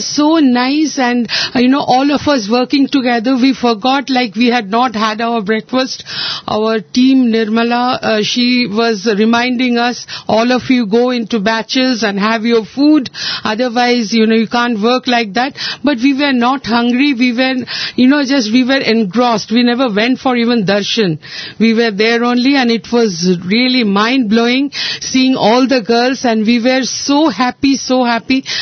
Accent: Kolkata, West Bengal, India; from Kolkata. I'm 1979 batch.

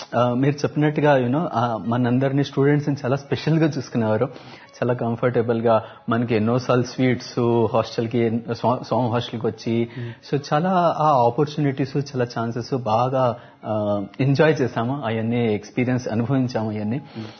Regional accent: Delhi, India; also born or lived in Andhra Pradesh; And actually మేము తెలుగు వాళ్ళమే, but ఆంధ్రాలో ఎప్పుడూ ఉండలేదు. సో చిన్నప్పుడు స్కూలింగ్ అంతా ఢిల్లీలో

